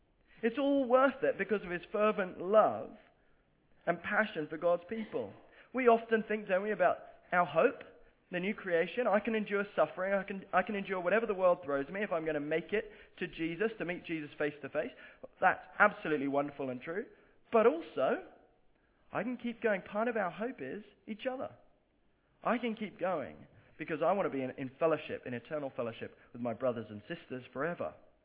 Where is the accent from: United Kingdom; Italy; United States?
United Kingdom; England; For me, I grew up in England. I grew up at an evangelical Baptist church over there.